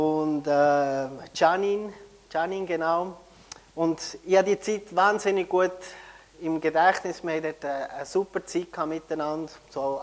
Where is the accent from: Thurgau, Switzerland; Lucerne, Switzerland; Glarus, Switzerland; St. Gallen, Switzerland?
St. Gallen, Switzerland; Heerbrugg; moved away as an adult; now in Peru; ich bin dann in Herbruck aufgewachsen. Also auch im Rheintal aufgewachsen, treffe ich in Herbruck, in die Schule gegangen, habe meine Lehre gemacht und mit 21 bin ich nachher wieder zurück auf Peru